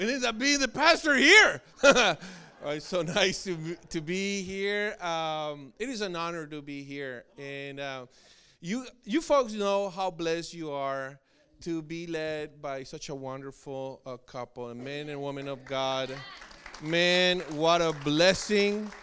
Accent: Colombia; because I'm originally from Colombia. My wife is also from Colombia. So we spoke both English and Spanish at home, most Spanish.

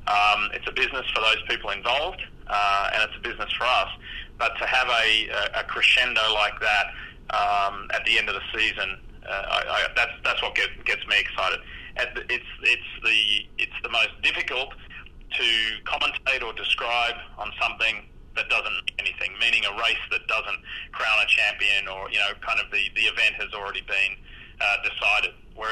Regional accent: Australia; for me being an Aussie

